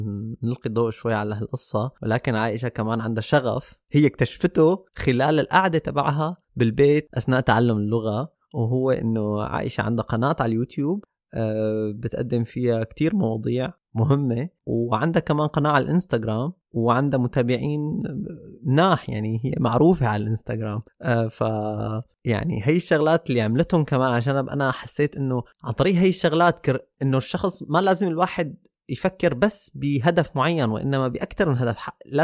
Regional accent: Syria; now in Germany; إحنا من سوريا، نحن عنا بسوريا هي الحالات ما لها موجودة،

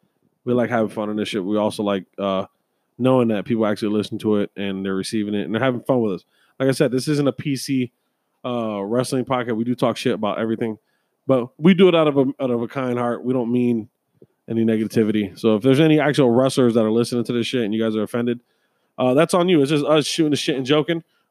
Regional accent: Puerto Rico; You're taking a green card belt, and I'm taking them because I'm technically American Puerto Rican.

